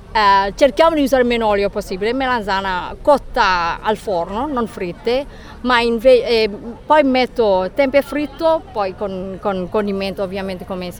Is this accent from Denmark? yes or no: no; Central Java, Indonesia; Italian is a second language; indonesiana e sono un giavanese, quindi una terra in qualche modo povera, di Jogja, Central Java